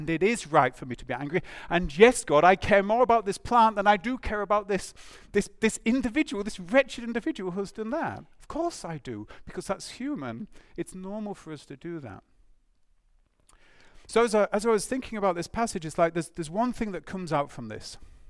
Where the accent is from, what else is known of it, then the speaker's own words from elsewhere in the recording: Huddersfield, Yorkshire and the Humber, United Kingdom; so I come from Huddersfield in the UK